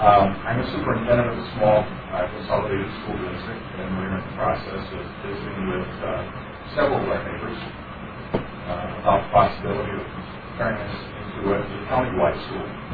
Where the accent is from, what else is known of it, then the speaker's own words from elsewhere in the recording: New Jersey, United States; now in South Dakota, United States; I'm from New Jersey, which explains some of it. I have no cousin, Bolio and Vinny. I come from Florida, 24 years in South Dakota